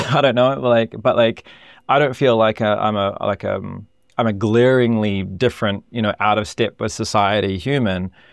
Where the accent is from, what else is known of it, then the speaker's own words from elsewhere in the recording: New Zealand; I think moved my identity on from being a New Zealander.